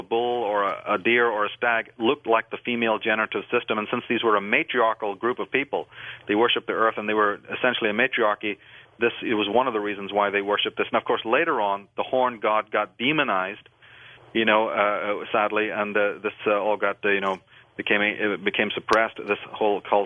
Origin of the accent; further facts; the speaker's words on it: Ireland; growing up in Ireland taught me this, is things become very lucid